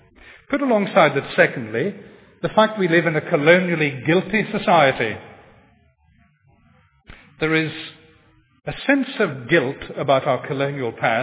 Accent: United Kingdom; But I want to add to that, we mustn't think we're unique in this way as British people.

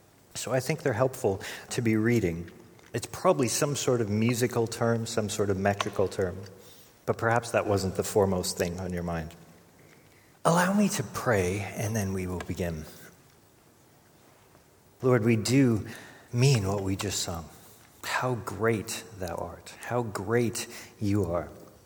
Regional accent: Canada; I'm Canadian. That's answer enough as far as I'm concerned. As a Canadian, of course I have been camping.

